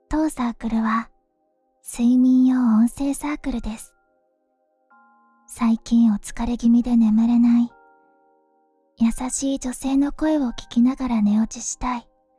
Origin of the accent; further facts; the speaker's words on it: Kansai, Japan; accent: Kansai dialect; 出身地は関西です。関西のどこかなので、今はこうやって標準語でお話ししているんですけれども、普段家族だったり地元の友人とおしゃべりするときは関西弁を使っています。